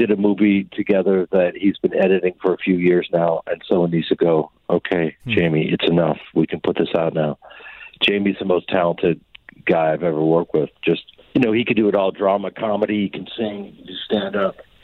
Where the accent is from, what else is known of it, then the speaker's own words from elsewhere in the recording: Chicago, Illinois, United States; You know, I'm a guy from Chicago who's a stage actor